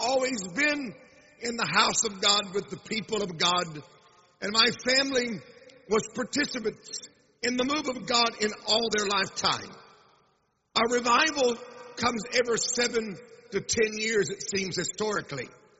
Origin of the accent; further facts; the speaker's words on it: Tulsa, Oklahoma, United States; born there; I was born in Tulsa, Oklahoma in 1966 in the height of what we call the charismatic revival.